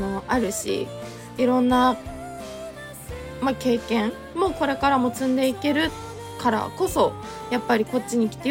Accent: Kushiro, Hokkaido, Japan; also born or lived in Sapporo; 地元が私釧路なんですけど、まあ、高校まで釧路に行って、で大学に進学するのに札幌に行くみたいな感じなことをしてたんですよね。

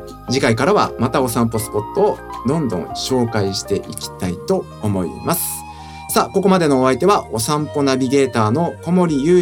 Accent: Tokyo, Japan; 私の地元なんですけども、まあ有名な公園ではありながら、実は地元の人しか知らないスポットとかあります。

